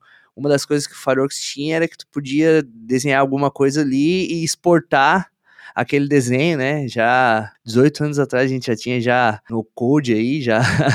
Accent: Garopaba, Santa Catarina, Brazil; now in Balneário Camboriú, Brazil; tenho 29 anos e sou aqui do sul do Brasil. Hoje eu tô morando atualmente em Balneário Camboriú, mas eu sou de uma cidadezinha bem pequenininha, chamada Garopaba.

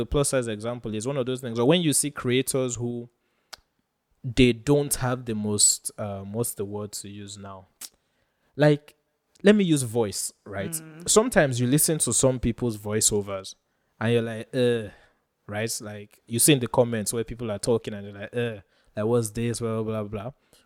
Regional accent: Nigeria; you just think that as a Nigerian you should not be

